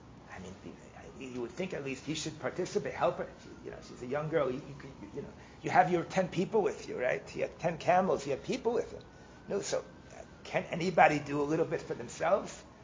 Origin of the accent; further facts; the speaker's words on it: New York City, New York, United States; I grew up in the Lower East Side, down not too far from here. So I grew up on an apartment building.